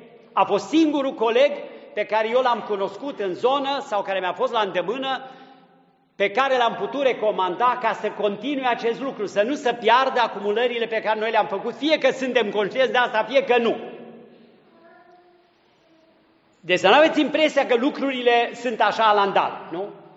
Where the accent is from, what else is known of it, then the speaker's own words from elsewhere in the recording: Transylvania, Romania; după ce am făcut experiența de a merge în Transilvania, într-un sat, satul meu natal, dar n-am niciun merit în legătură cu el, decât cumva că acolo m-am născut și am copilărit.